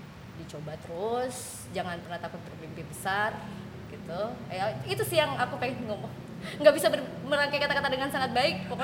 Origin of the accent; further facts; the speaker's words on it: Indonesia; Udah, aku bilang dari Indonesia. Indonesia, where is that? Jadi aku bilang Bali.